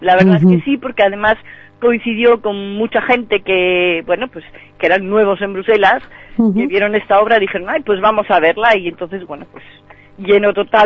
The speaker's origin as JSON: {"language": "Spanish", "country": "Spain", "lives_now": "Brussels, Belgium", "said": "La mayoría somos españoles, aunque hay algunos extranjeros"}